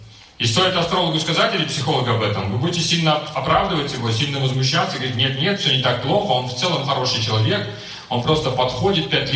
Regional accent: Riga, Latvia; Я хоть и из Риги, у меня ориентация до сих пор правильная

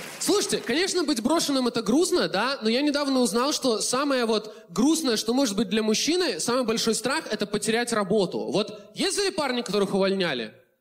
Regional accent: Minsk, Belarus; я вырос в Минске, в таком районе, где лица били так, вот как, наверное, нигде не били.

